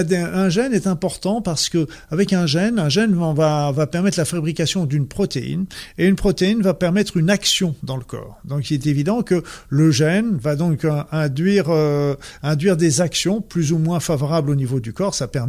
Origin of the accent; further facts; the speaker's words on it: France; j'ai toujours du mal en tant que français à dire des noms anglais